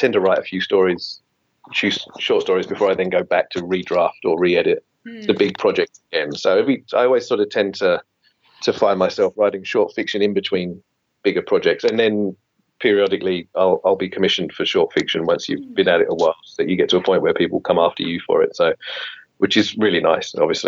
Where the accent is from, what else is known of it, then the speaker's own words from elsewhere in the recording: England, United Kingdom; moved away as an adult; now in Australia; I was born and raised in England and came to Australia in my mid-20s. So I've kind of had close to half and half life in both places.